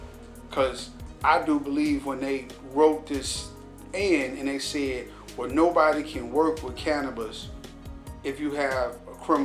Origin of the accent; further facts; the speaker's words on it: the South, United States; I'm from the South, so I listen to it.